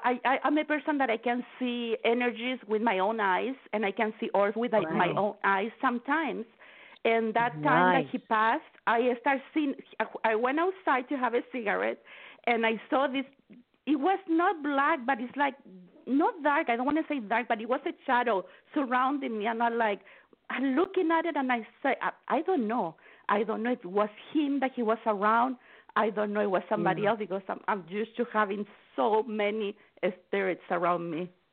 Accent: Chile; Chile, originally

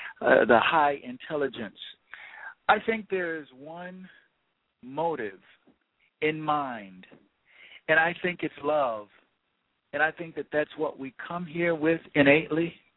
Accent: the South, United States; I was born and raised here in the South into a very cohesive community that was founded in 1868 by a missionary.

